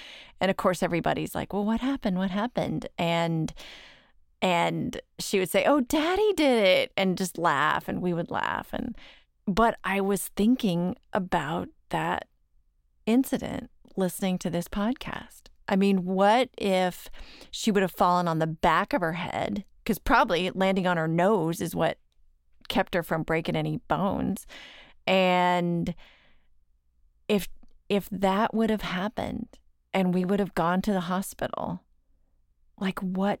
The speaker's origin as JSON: {"language": "English", "town": "Dallas", "region": "Texas", "country": "United States", "said": "I'm from Dallas."}